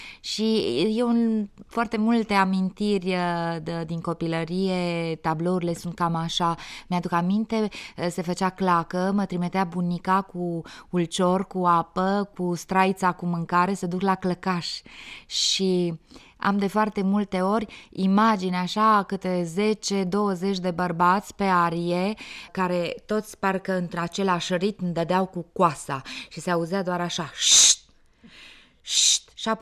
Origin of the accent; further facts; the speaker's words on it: Huedin, Cluj County, Romania; born there; M-am născut la Huiedin, dar toate vacanțele mele le-am petrecut acolo, la bunici, la unchii mei